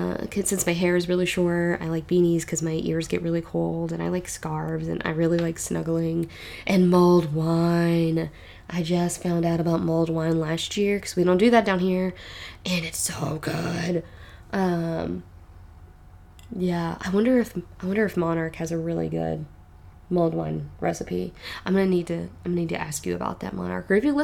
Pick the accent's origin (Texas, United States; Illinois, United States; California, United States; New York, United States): Texas, United States; anytime I go to visit family in Arkansas, I come back and my accent is a lot thicker. And it doesn't sound exactly like this, but it just gets a little bit worse. And as a kid living in Texas, I tried to change it a little bit.